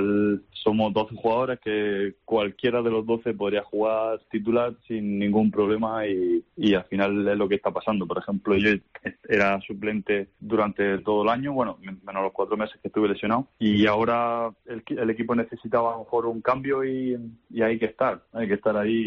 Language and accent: Spanish; Almería, Andalusia, Spain; yo soy de Almería, ¿no?